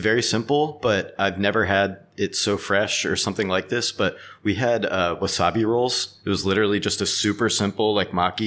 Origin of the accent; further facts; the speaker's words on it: Maryland, United States; moved away as an adult; also born or lived in California; now in Tokyo, Japan; but I'm originally from Maryland. Maryland has sweltering humidity, so I'm kind of used to that.